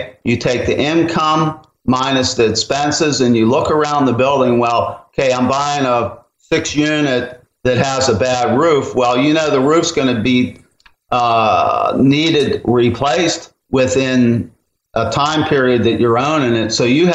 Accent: Pennsylvania, United States; now in Florida, United States; say like where I grew up in Pennsylvania, they'll buy a single home and rent it out

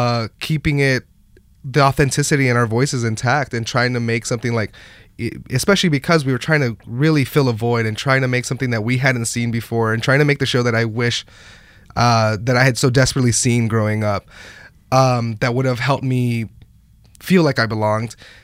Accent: Bakersfield, California, United States; And I grew up in Bakersfield, which is a desert city outside

